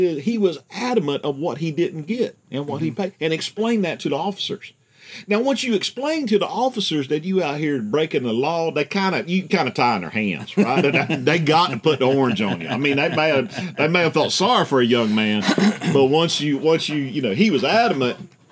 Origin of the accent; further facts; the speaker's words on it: Florida, United States; the good doctor and I, we've got some hypotheses on who some of those people were since we grew up in Central Florida.